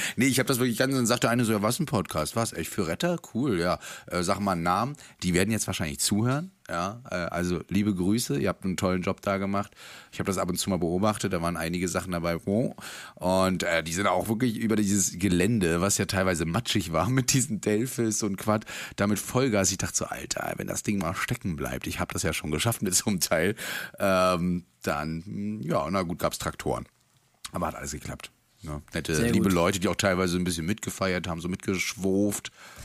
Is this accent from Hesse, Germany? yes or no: no; Rostock, Mecklenburg-Vorpommern, Germany; ich komme aus Rostock